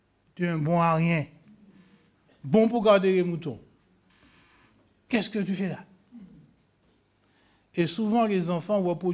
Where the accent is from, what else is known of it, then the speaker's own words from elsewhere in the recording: France; les gendarmes aujourd'hui chez nous, en France